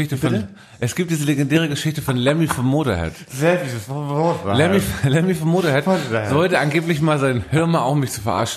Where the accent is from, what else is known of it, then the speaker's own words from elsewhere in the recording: Northern Germany, Germany; Ich bin auch Norddeutscher